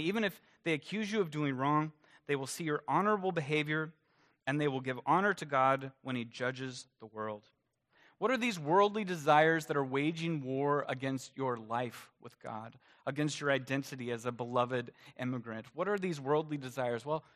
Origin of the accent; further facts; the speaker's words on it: the South, United States; I mean, I grew up in the South, and this was back in the day when we didn't realize that sunscreen was so important.